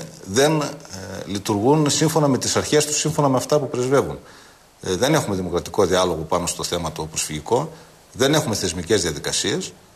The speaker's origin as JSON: {"language": "Greek", "town": "Trikala", "region": "Thessaly", "country": "Greece", "lives_now": "Grevena, Greece", "said": "δεν είμαι Γρεβενιώτης. Η καταγωγή μου είναι από τα Τρίκαλα, πήγα για λόγους εργασίας στα Γρεβενά. Με αγάπησαν, μεγαλώνουν τα παιδιά μου εκεί"}